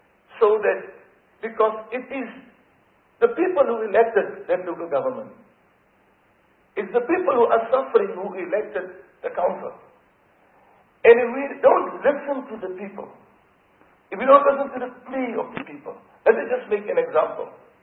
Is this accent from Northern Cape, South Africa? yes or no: yes; Northern Cape, South Africa; I'm also a member of the Select Committee on COCTA and the NCOP, and I'm from the Northern Cape.